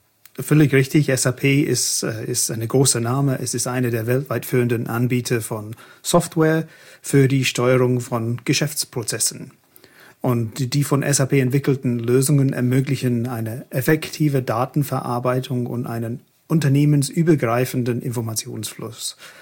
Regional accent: England, United Kingdom; German is a second language; Ihr hört es vielleicht, ich bin Engländer.

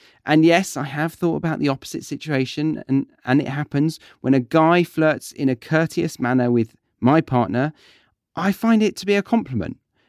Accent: United Kingdom; I'm sorry, I'm just being British.

